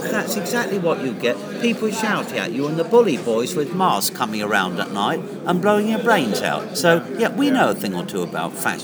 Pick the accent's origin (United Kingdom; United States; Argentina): Argentina; They called me a Nazi racist. I'm from Argentina and I work in...